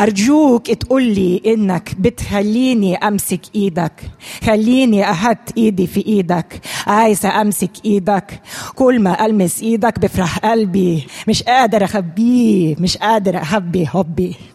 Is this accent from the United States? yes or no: no; Jordan; I am originally from Jordan